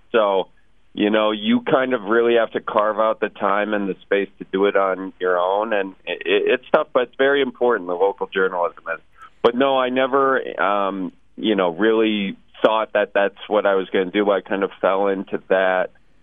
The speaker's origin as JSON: {"language": "English", "town": "Milwaukee", "region": "Wisconsin", "country": "United States", "said": "I'm not from Manitowoc myself. That's up the ways a bit, up the shore. I'm from the Milwaukee area. I do have family in Trivers."}